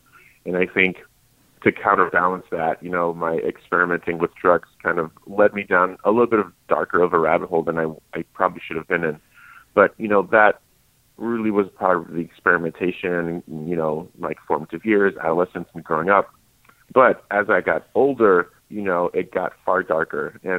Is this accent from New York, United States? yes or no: yes; Queens, New York, United States; growing up in Queens, oftentimes, you know, we were cared for by our aunts or grandmothers visiting